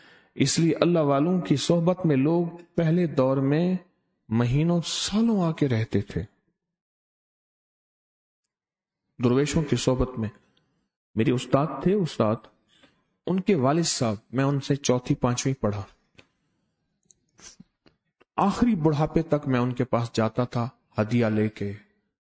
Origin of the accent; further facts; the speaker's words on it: Khairpur Tamewali, Punjab, Pakistan; ہم رہنے والے بہاول پور کے ساتھ خیر پور ٹامی والی، اس کے آگے ایک گاؤں ہے، ہم وہاں کے رہنے والے